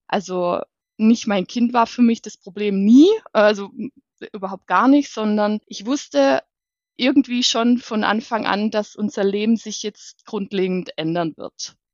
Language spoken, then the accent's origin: German; Baden-Württemberg, Germany; ich bin 38 Jahre alt. Ich komme aus der Nähe von Heilbronn.